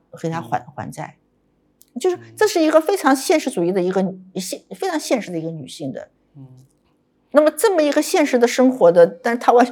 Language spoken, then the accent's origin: Chinese; Shanghai, China; 就是我们在淮海路上长大的女孩子吧，我们对物质特别有抵抗力。